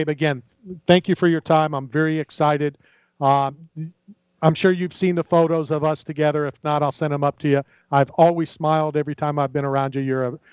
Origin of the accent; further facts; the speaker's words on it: Tampa, Florida, United States; I'm excited to have you in my hometown of Tampa, St. Pete.